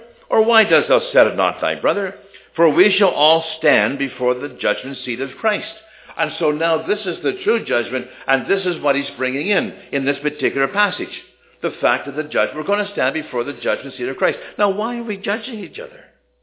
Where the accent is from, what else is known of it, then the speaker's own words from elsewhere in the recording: the Maritimes, Canada; I come from the Maritimes. And down in the Maritimes, we did things right. Now I come out west.